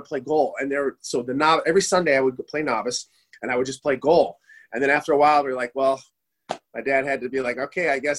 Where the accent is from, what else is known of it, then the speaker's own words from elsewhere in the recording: Michigan, United States; I started, okay, so I'm a 79 birthday. I grew up in Michigan.